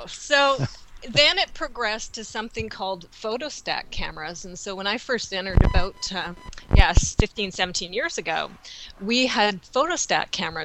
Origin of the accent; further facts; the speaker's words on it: British Columbia, Canada; also born or lived in United States; And I live in Victoria, BC. I'm Canadian originally. I was down in the U.S. for over a decade.